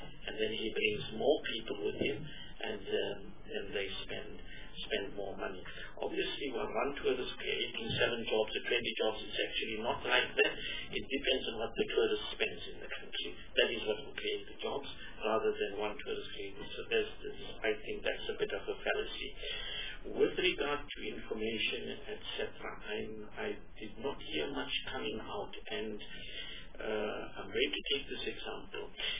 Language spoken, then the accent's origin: English; Barberton, Mpumalanga, South Africa; I'm from Pumalanga, from Barberton, and I'm with the EFF.